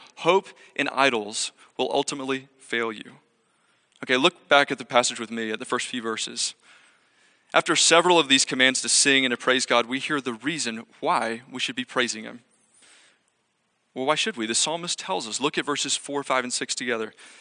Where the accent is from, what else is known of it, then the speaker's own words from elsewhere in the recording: Atlanta, Georgia, United States; I'm from Atlanta, Georgia. I grew up a Georgia Yellow Jackets fan.